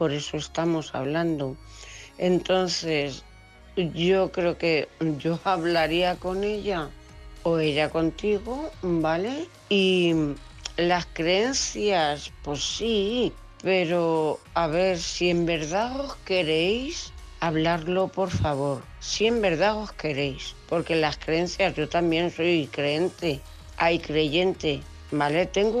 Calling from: Cuenca, Castilla-La Mancha, Spain; corresponsal de Cuenca, corresponsales.

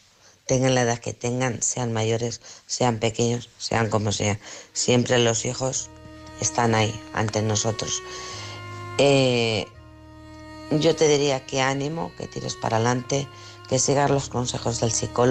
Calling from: Alcorcón, Community of Madrid, Spain; de Alcorcón.

